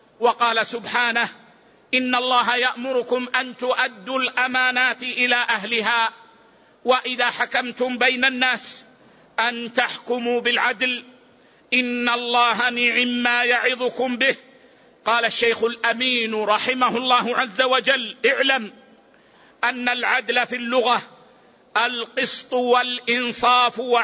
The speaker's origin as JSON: {"language": "Arabic", "country": "Saudi Arabia", "said": "فتعتني بلادنا السعودية عناية قصوى بحفظ أعراض الناس"}